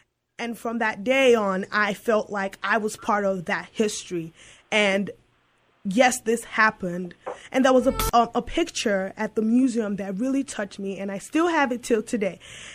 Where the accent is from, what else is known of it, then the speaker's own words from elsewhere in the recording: Nigeria; probably my forefathers and relatives probably did go through that because I'm originally from Nigeria.